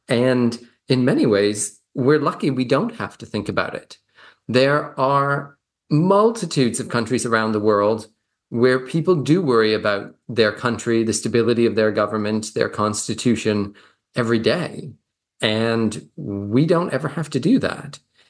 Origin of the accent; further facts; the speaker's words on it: Canada; moved away as an adult; now in New Zealand; I'm originally from Canada, but I came to New Zealand quite some time ago to do a master's